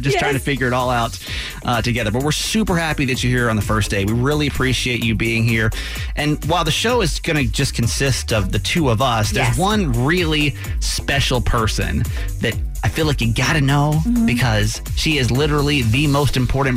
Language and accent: English; Atlanta, Georgia, United States; I'm born and raised in Atlanta, so it's good to be back over here on the East Coast.